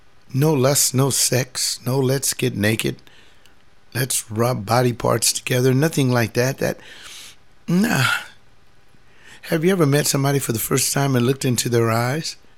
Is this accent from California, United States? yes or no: yes; Los Angeles, California, United States; after I had survived growing up in Los Angeles, going to the Los Angeles junior high schools and high schools, and not getting shot, stabbed, or threatened.